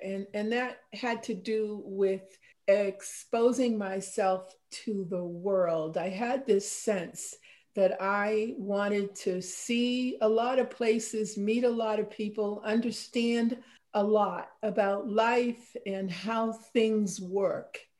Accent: Lynn, Massachusetts, United States; also born or lived in Saint John, Canada; And I was raised in Lynn, Massachusetts, right outside of Boston.

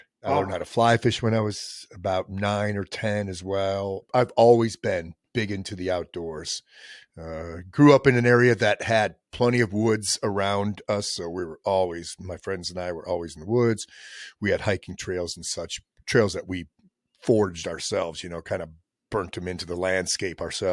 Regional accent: Connecticut, United States; Originally from Connecticut. So grew up there.

